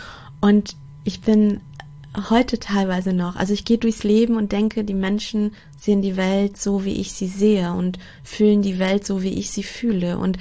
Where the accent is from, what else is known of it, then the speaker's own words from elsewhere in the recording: Portugal; ich bin Einzelkind, und bin in Portugal aufgewachsen und geboren.